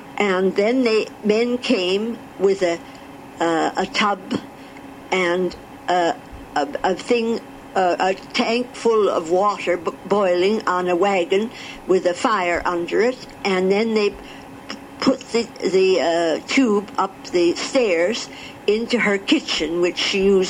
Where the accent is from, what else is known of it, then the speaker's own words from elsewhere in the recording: Toronto, Ontario, Canada; born there; So I must say I was born in Toronto in 1903, March the 25th.